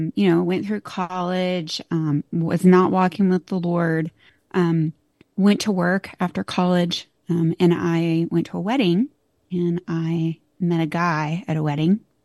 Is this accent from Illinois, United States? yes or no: no; Florida, United States; I'm originally from Florida.